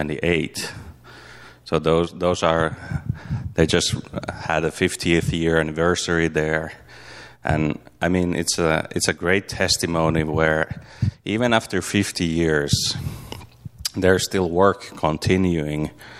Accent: Finland; Like, I'm from Finland.

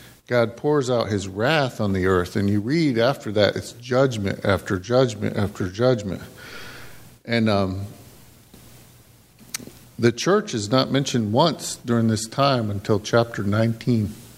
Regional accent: West Virginia, United States; but I'm an American, but I'm from the mountains of West Virginia.

